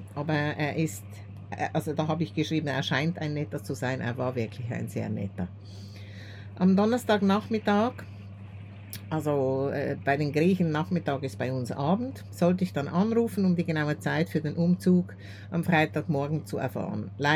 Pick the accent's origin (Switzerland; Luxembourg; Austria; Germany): Switzerland; Als Schweizerin bin ich nun besonders verwöhnt